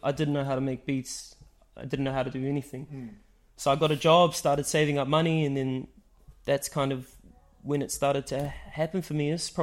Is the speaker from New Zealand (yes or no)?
yes; West Auckland, Auckland, New Zealand; now in Far North, New Zealand; born and raised in West Auckland. I now reside in the far north.